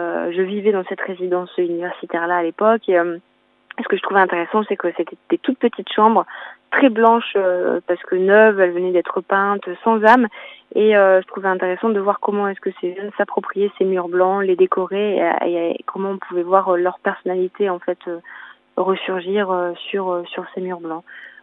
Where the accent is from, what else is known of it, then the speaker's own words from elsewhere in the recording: Boulogne-sur-Mer, Hauts-de-France, France; Alors, je suis moi originaire du Pas-de-Calais, hein. Je suis originaire de Boulogne-sur-Mer, donc de la côte d'Opale.